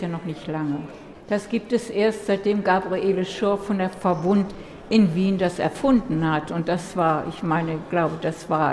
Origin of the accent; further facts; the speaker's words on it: Germany; Das war natürlich für mich als Ausländerin sozusagen, als Deutsche, eine große Ehre. Und wir waren zwei Deutsche, die andere Dame kenne ich leider gar nicht mehr.